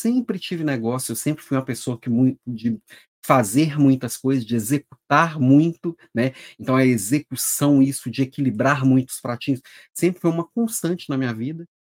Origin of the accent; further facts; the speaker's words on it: Belo Horizonte, Minas Gerais, Brazil; now in Florianópolis, Brazil; eu sou um mineirinho perdido aqui em Florianópolis, moro em Florianópolis, mas eu sou de Belo Horizonte, então sou do mundo, sou Minas Gerais